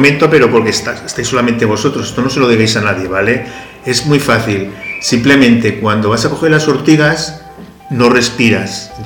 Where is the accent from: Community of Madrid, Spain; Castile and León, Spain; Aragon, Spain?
Aragon, Spain; Zaragoza; born there; yo nací en Zaragoza, pero mis padres eran de un pueblo.